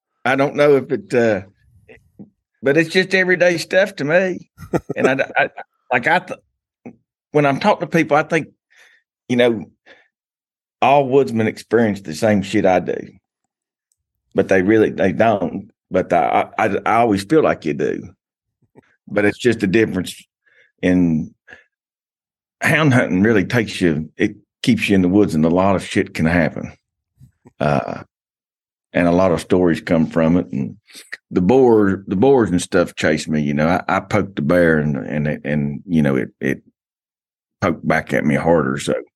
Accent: Logan, West Virginia, United States; Yeah, so I grew up in Logan, West Virginia. It's this one of the southern four bow hunting only counties.

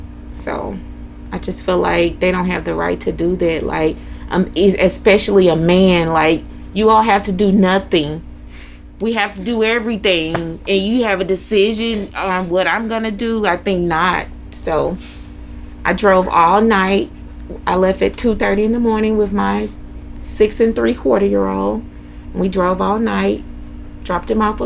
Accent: Mississippi, United States; also born or lived in Texas; I'm from here. I'm from Mississippi.

